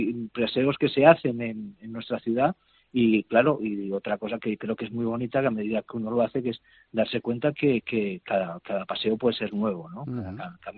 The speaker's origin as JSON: {"language": "Spanish", "town": "Madrid", "region": "Community of Madrid", "country": "Spain", "tie": "born there", "lives_now": "Málaga, Spain", "said": "soy un ser urbano desde chiquitillo. Nací en Madrid, pero vamos, yo estoy atado a la ciudad de Málaga hace mucho tiempo ya."}